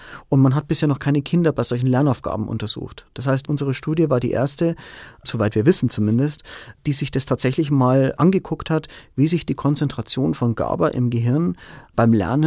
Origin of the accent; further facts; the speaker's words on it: Bavaria, Germany; Also ich komme ursprünglich aus der Oberpfalz, meine Familie lebt hier